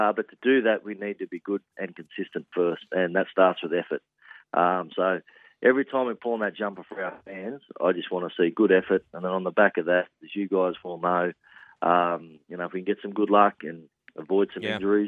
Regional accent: Casino, New South Wales, Australia; I'm from Casino originally up in northern New South Wales.

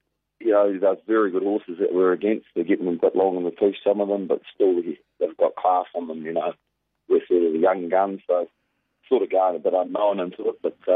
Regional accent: Wellington, New Zealand; I'm the Wairarapa, which is about an hour and a half north of Wellington.

